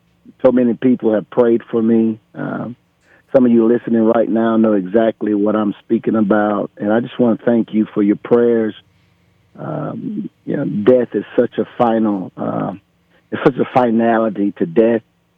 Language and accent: English; Geneva, Alabama, United States; Well, let me say, growing up in Geneva, Alabama, 8 years old, I had a dream that one day I could play for Coach Paul Bev Bryant.